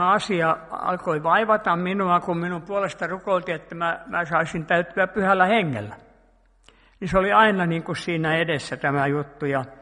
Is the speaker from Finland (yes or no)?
no; Sweden; Kun mä olin pikkupoikana siellä Ruotsissa ja me kerättiin joulukuusia niin kuin keväällä sitten niin kuin Ruotsissa siellä, missä mä olin silloin